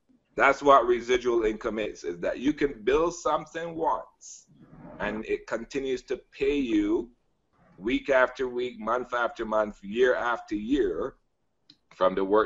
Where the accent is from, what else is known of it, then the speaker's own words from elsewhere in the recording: Barbados; We launched our first virtual designer mall in the Caribbean, where I'm from, born and raised in Barbados.